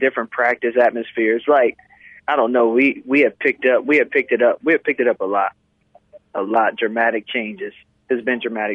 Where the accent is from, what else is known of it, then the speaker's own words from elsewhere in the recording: Columbus, Ohio, United States; No, I'm originally from Columbus, Ohio.